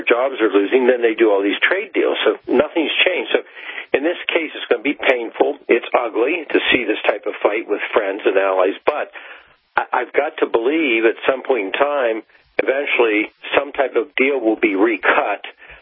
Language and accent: English; Ohio, United States; And I'll tell you something from Ohio, because I'm from Ohio, and Ellen Ratner, our friend, is from Ohio.